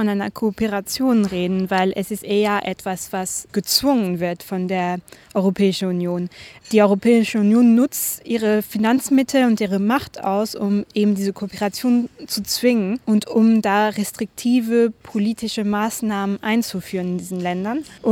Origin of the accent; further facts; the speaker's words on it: Niger; wie zum Beispiel mein Heimatland Niger.